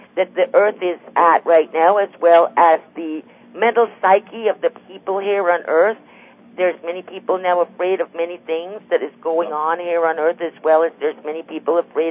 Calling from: Florida, United States; I'm calling from Florida.

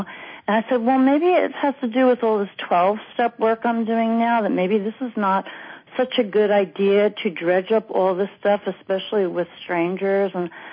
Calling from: Brooklyn, New York, United States; I'm calling from Brooklyn, New York.

